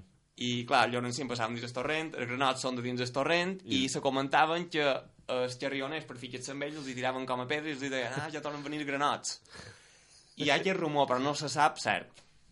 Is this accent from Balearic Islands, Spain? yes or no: yes; Sant Llorenç des Cardassar, Balearic Islands, Spain; xerrant entre que som de Sant Llorenç